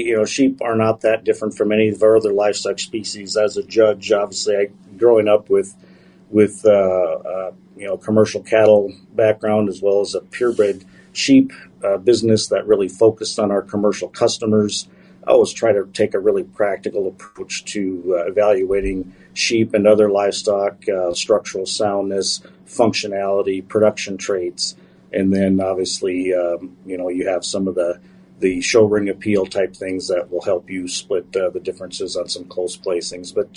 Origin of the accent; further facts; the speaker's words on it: Carrington, North Dakota, United States; So I grew up in North Dakota, just south of Carrington, on a ranch.